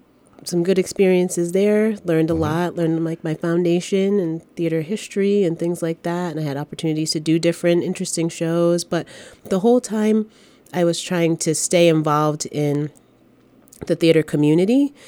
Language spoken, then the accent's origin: English; Providence, Rhode Island, United States; I grew up in Providence, so I went to a middle school that had a really strong theater program